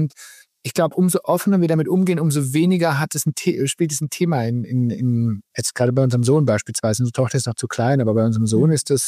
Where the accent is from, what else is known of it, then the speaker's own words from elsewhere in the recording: Munich, Bavaria, Germany; Also wir haben ja sehr lange, als wir noch ohne Kinder waren, auch sehr lange mitten in München gelebt. Also wir kommen aus München und sind dann ja vor vielen Jahren aufs Land gezogen, ins bayerische Umland.